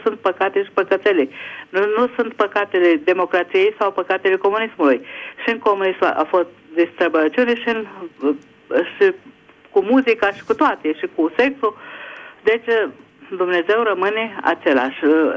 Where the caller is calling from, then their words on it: Budapest, Hungary; din Budapesta.